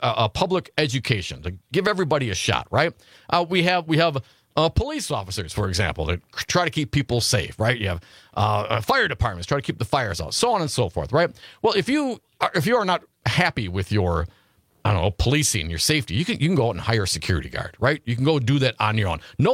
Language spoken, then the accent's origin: English; Stevensville, Wisconsin, United States; I grew up in Stevensville up north there, not too far out of Appleton, Wisconsin.